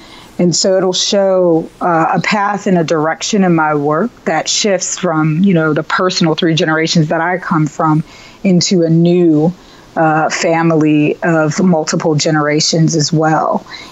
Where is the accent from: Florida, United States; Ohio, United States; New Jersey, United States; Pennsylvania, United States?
Pennsylvania, United States; Braddock; growing up in my hometown of Braddock.